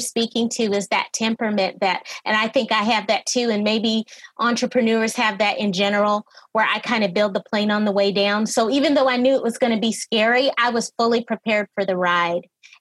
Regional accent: Anchorage, Alaska, United States; moved away as an adult; I'm from California, living there now. Originally, I'm from Anchorage, Alaska.

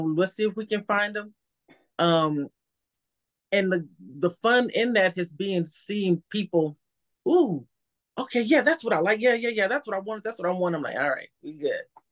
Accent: Texas, United States; now in Georgia, United States; You know, I'm from Texas. So I live in Georgia, but I'm from Texas. So, you know, I'm deep in the heart of all eyes on Texas.

